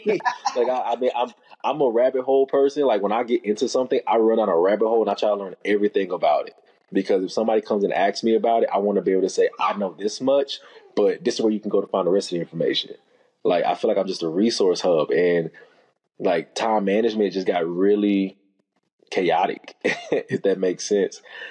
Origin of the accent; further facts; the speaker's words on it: Texas, United States; Growing up, I'm from East Texas, and health and fitness is not a thing.